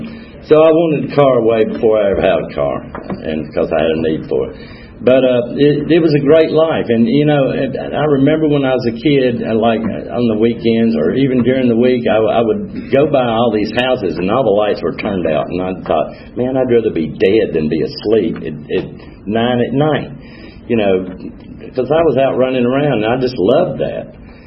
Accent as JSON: {"language": "English", "town": "Columbia", "region": "Tennessee", "country": "United States", "tie": "born or raised there", "said": "But I grew up in Columbia, Tennessee. It's about 35, 40 miles south of Nashville. It's a great little town."}